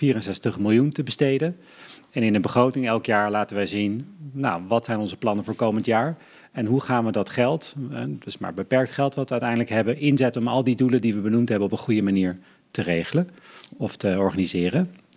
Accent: Haarlem, North Holland, Netherlands; born there; 41 jaar inmiddels, geboren in Haarlem, een tijdje weg geweest en toen in 2014 weer teruggekomen in de gemeente Haarlem.

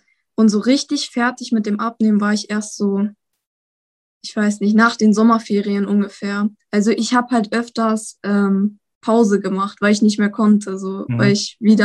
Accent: Lower Saxony, Germany; Ich komme aus Niedersachsen, aus der Nähe von Hamburg.

